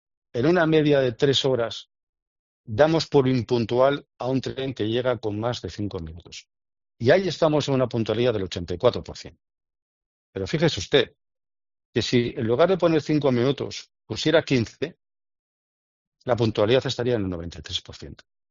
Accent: Bilbao, Basque Country, Spain; También tenemos otras peores, las de mi pueblo, Bilbao, 88,8.

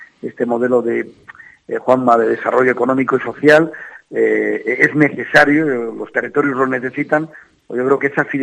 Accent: Castile and León, Spain; nosotros, somos gente rural, somos gente de pueblo con mucho orgullo, ¿no? Somos zamoranos

